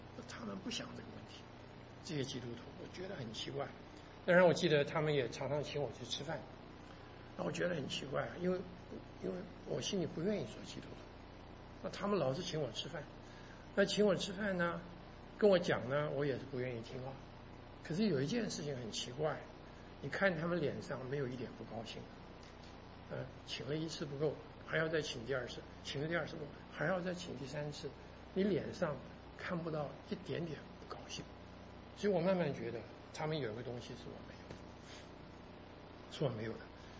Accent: Taiwan; 我是台湾长大

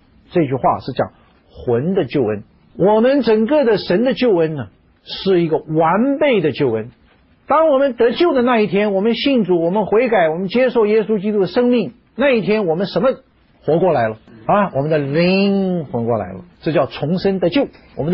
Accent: China; 那我请问，我们中国人说甘心是什么意思？

